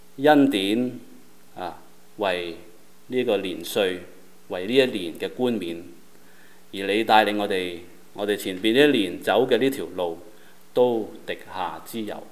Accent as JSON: {"language": "Cantonese", "country": "China", "said": "因为我们是中国人，他不能够放胆讲"}